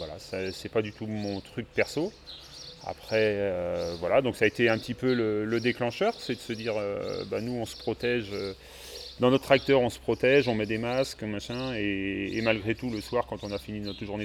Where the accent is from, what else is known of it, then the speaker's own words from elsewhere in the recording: Meillac, Brittany, France; also born or lived in Combourg; Je suis né à Combourg, mais j'ai toujours vécu à Meillac.